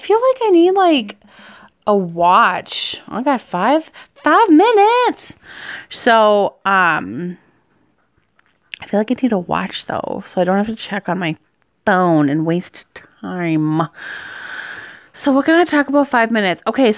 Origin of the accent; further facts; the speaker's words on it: Minnesota, United States; So I went to the Chicago show because I'm from Minnesota, and it was so fun.